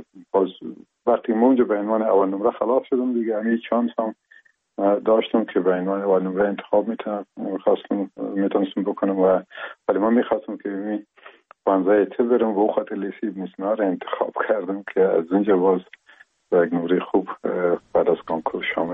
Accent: Afghanistan; first language Pashto; Persian is a second language; باز ما که زبان مادری ما پشتو بود

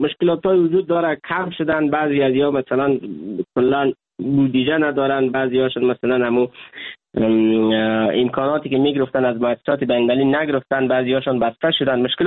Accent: Chaharmaghzdara, Badakhshan, Afghanistan; ما در روستای چهارمغزدره ولسوالی کشم به دنیا آمدیم، خاطرات بسیار هم خوب و هم بدی داریم از زندگی در روستای چهارمغزدره زمانی که ما مکتب میخواندیم.

